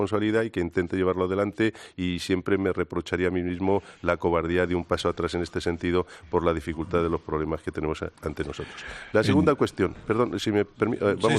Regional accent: Spain; como buen español

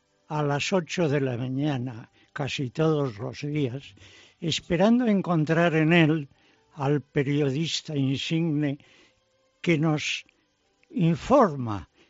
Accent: Córdoba, Argentina; born there; Primero en Buenos Aires, luego en Córdoba, donde yo nací, regresaron a Buenos Aires.

